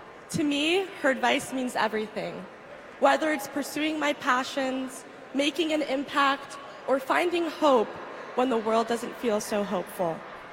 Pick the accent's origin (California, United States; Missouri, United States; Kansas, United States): California, United States; Oakland; I grew up in Oakland, California, in a house full of extraordinary women.